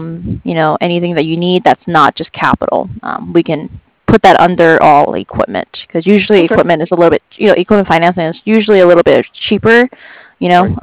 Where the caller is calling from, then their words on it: San Diego, California, United States; I'm actually calling from San Diego